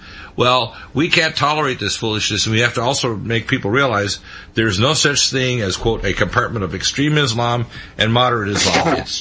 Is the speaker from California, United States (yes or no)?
no; Detroit, Michigan, United States; born there; I was born in Detroit.